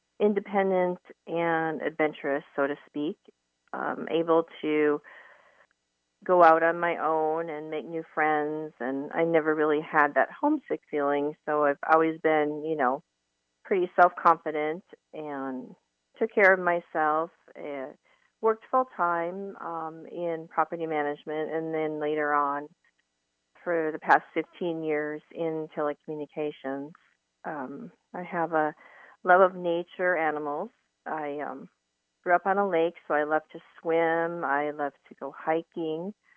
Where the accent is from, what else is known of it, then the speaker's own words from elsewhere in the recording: Minnesota, United States; moved away as an adult; also born or lived in California / Arizona / Colorado / North Carolina; I'm 52 and or 53, just turned 53 in December, born and raised in Minnesota. And at the age of 21, I knew I wanted to escape the frozen tundra, so to speak.